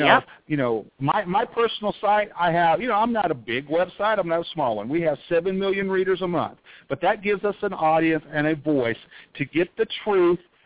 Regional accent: Texas, United States; And then here in my home state of Texas, you have Rick Perry actually trying to do something.

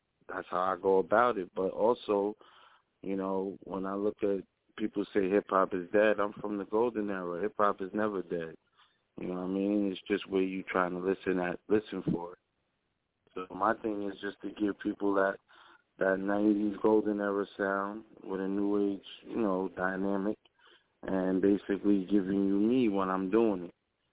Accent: New York, United States; Well, I come from Long Island, you know what I mean?

